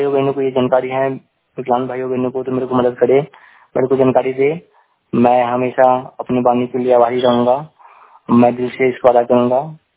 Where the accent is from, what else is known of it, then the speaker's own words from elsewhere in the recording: Deepatti, Bihar, India; मैं ग्रामीण क्षेत्र के रहने वाला हूँ। मेरे गांव हो गया दीपट्टी, वार्ड नंबर 7, थाना राजनगर, जिला मधुबनी।